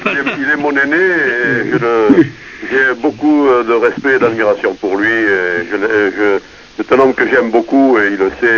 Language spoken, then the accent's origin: French; Bordeaux, Nouvelle-Aquitaine, France; born there; vous pouvez dire que j'ai été fabriqué en Chine et je suis né à Bordeaux.